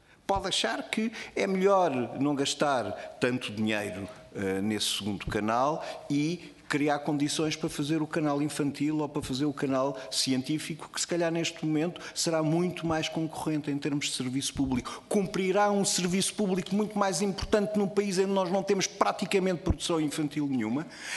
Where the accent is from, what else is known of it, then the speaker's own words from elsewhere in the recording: Portugal; Portugal somos nós é que somos portugueses, somos estas pessoas